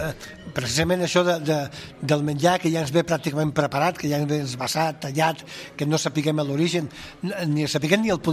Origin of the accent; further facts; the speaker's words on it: Catalonia, Spain; Però jo que soc de l'Empordà, que soc de la Costa Brava, sí que, per exemple, puc veure com el paisatge ha canviat